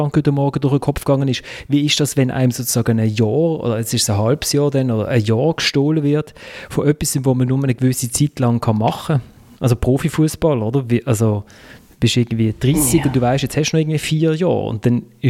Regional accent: Basel, Basel-Stadt, Switzerland; Ich als Basler

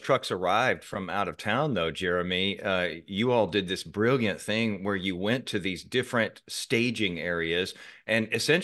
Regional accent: Houston, Texas, United States; Whiteley was a transplant there for a little bit, but I'm from there originally.

